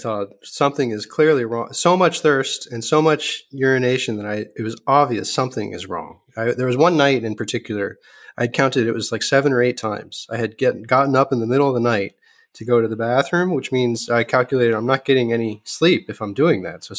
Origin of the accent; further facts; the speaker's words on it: New Jersey, United States; I grew up in New Jersey. My father worked at Bell Labs